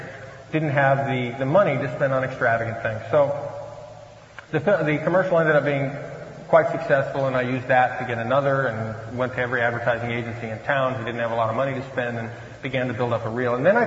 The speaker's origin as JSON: {"language": "English", "town": "Phoenix", "region": "Arizona", "country": "United States", "said": "I'm from Phoenix, Arizona. Anybody from Phoenix? Okay. Oh, good. Paradise Valley High School, class of 1972."}